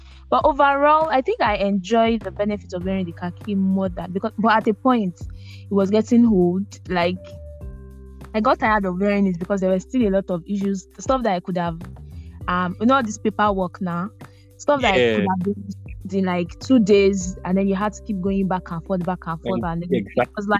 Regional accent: Ibadan, Oyo, Nigeria; this is literally my area. I grew up in Ibadan all my life.

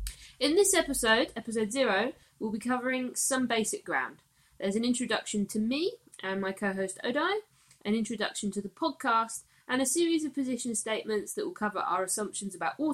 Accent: London, United Kingdom; born there; I'm 28 years old. I was born and live in London

